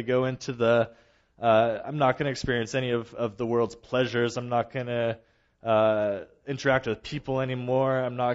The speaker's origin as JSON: {"language": "English", "country": "Canada", "tie": "born there", "said": "yes, I was born in Canada"}